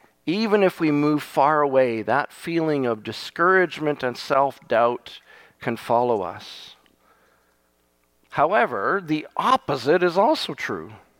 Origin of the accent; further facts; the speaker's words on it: Japan; moved away; the greatest example of what I was given by my time of growing up in Japan